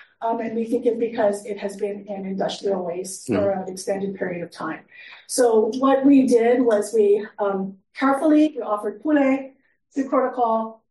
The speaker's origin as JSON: {"language": "English", "region": "Hawaii", "country": "United States", "said": "I will say as a Hawaiian, it was very sad for me to see Evie anywhere in that sort of state, in that sort of material."}